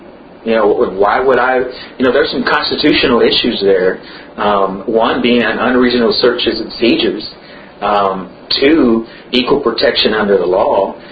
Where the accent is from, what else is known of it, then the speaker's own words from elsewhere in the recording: Texas, United States; born there; I'm an American citizen. I was born here. Many of us are American citizens. We're, you know, we just so happen to have roots in Mexico or Latin America